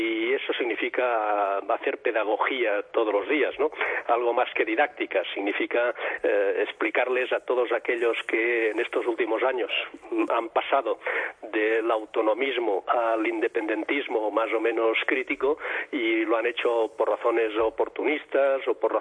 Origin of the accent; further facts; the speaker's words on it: Catalonia, Spain; como ciudadano, como catalán y como español